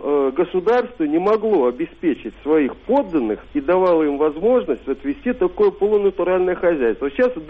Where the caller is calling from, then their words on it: Novosibirsk, Novosibirsk Oblast, Russia; also born or lived in Yuzhno-Sakhalinsk; Новосибирск.